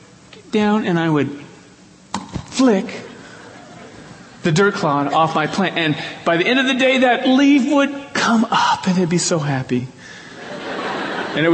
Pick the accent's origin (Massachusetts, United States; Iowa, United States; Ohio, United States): Iowa, United States; I grew up in Iowa. I was born and raised in Iowa. I went to school at Iowa State University.